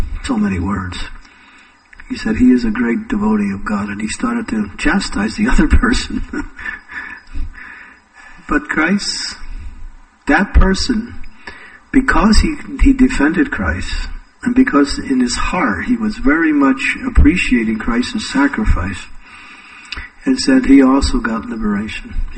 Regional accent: United States; You know, I grew up in America

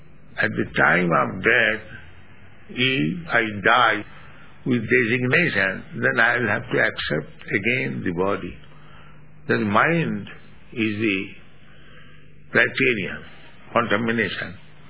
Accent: India; English is a second language; Now just like you are Canadian, I am Indian

